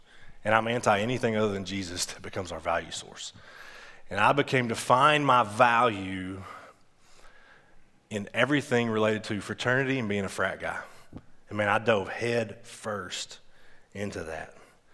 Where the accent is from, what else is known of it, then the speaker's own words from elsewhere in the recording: Arkansas, United States; I'm from Arkansas, right? So that's what we do. Sorry if you're from Arkansas. I mean, hey, I love being from Arkansas.